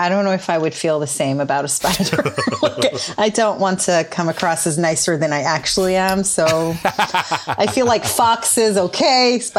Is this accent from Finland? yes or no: no; Israel; I grew up in Israel. In Israel, we had street cats